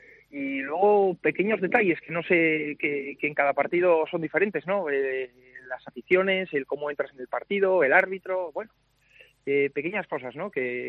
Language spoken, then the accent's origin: Spanish; Asturias, Spain; porque al final somos asturianos, convivimos siempre